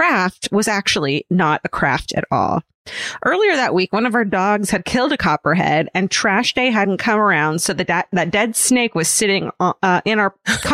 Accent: Atlanta, Georgia, United States; I grew up in Atlanta near the Chattahoochee River, which meant particularly in the warm months that snakes were a pretty regular occurrence.

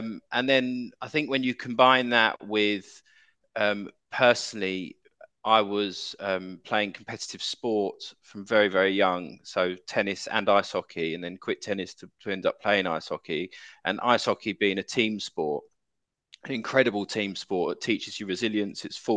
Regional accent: Brixton, London, United Kingdom; I was brought up in South London. I was brought up in Brixton, went to quite rough state schools, and was brought up in a very cosmopolitan area and very, very multicultural.

